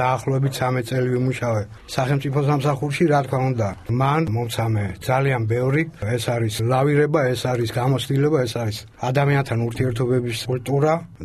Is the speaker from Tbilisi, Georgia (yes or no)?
yes; Tbilisi, Georgia; სწავლობდი რუსულ სკოლაში, გადმოვედით თბილისში საცხოვრებლად, სადაც მეხუთე კლასიდან გავაგრძელე რუსულ სკოლაში სწავლა